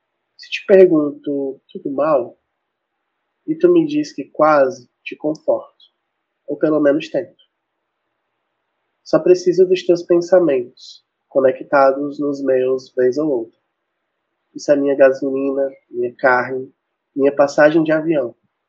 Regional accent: Pentecoste, Ceará, Brazil; E eu pretendo lançar na minha cidade natal, que é Pentecoste, no dia 25, no dia seguinte.

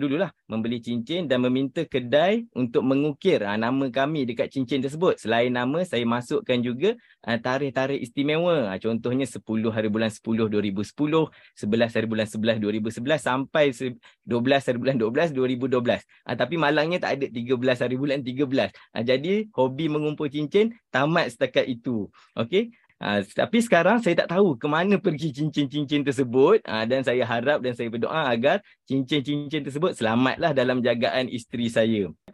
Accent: Jengka, Pahang, Malaysia; now in Kuantan, Malaysia; saya berasal dari Jengke, Pahang dan kini menetap di Kuantan.

